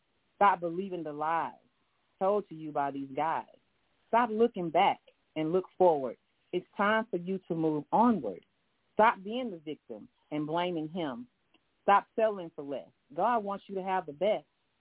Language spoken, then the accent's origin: English; Houston, Texas, United States; also born or lived in Germany; I am born and raised in Houston, Texas. I just came back to the States from Germany. I was in Germany 2.5 years, and I came home to visit my mother